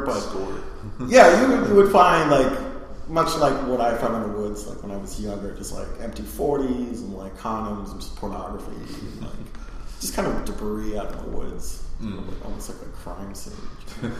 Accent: New Hampshire, United States; growing up in New Hampshire, there's more trees than people.

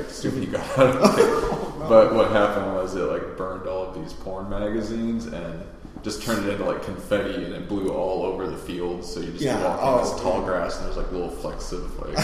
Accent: Kansas, United States; I've had like a very similar experience where I'm from Kansas

